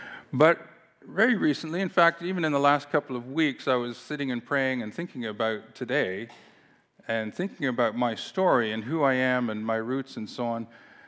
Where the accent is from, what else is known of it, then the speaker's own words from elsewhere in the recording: Canada; born there; also born or lived in South Africa; I was born in Canada, but we lived in South Africa for a number of years, and because my parents were born there